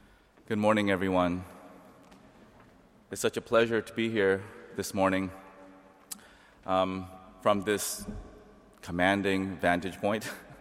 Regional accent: South Carolina, United States; What I didn't know growing up, and I grew up in South Carolina, where we had a lot of black people and white people, and very few Asians.

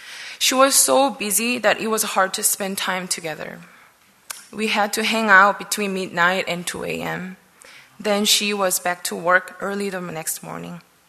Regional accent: Seoul, South Korea; English is a second language; moved away as an adult; now in United States; I am originally from Seoul, Korea. I was born in the city and grew up there. I moved to the United States after I finished college

